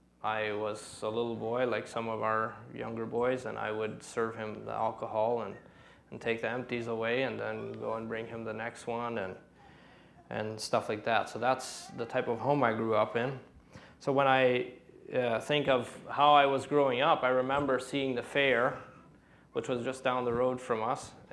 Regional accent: Ontario, Canada; I grew up in Ontario, and I grew up in a home, an Old Colony Mennonite home.

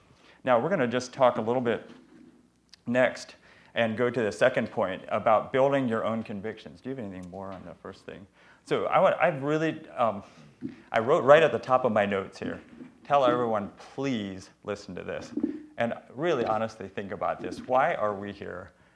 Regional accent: Holmes County, United States; I was from Holmes County, and she lived in Georgia.

